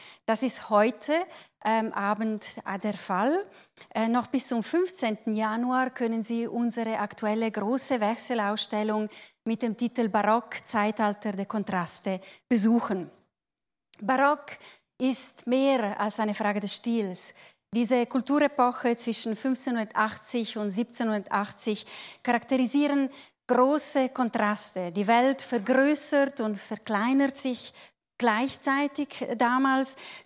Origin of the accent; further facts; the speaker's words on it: Ticino, Switzerland; Und das freut mich natürlich, das auch zu sehen als Tessinerin.